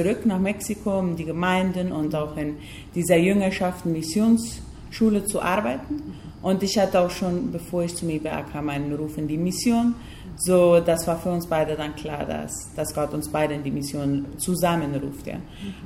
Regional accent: Fernheim, Boquerón, Paraguay; now in Mexico; Ja, ich komme ursprünglich hier aus Fernheim, im Blumenthal. Ich bin in Blumenthal-Fernheim aufgewachsen.

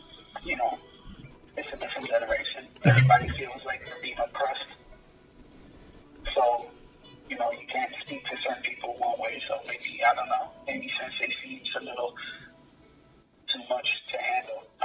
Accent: Chicago, Illinois, United States; Everybody knows I'm from Chicago.

